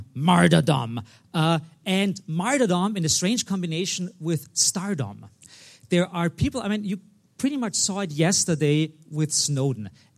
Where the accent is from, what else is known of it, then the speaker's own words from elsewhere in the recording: Austria; I'm from Austria. Austria is known for music and mass murder